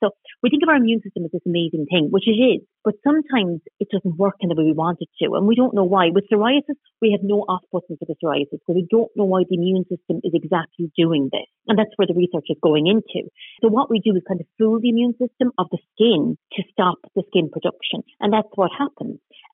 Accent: Connacht, Ireland; so I'm from Mayo

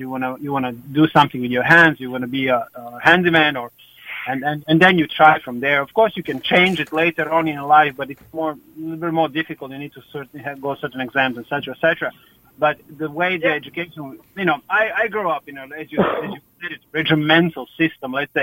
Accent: Croatia; English is a second language; now in Ireland

